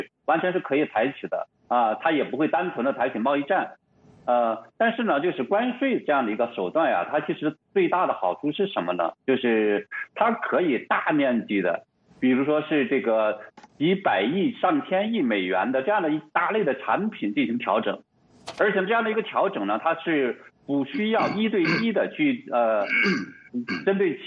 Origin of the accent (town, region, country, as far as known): China